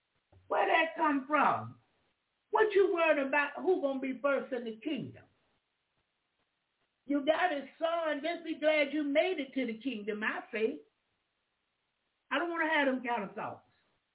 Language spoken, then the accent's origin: English; the South, United States; I like a lot of gold. I'm from the South.